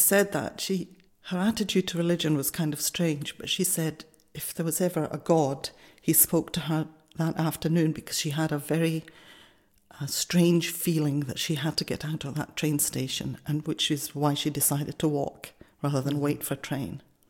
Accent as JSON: {"language": "English", "region": "Bavaria", "country": "Germany", "tie": "born or raised there", "said": "I was born in Germany in 1954 in a refugee camp. The Valka camp in Langwasser is where we lived."}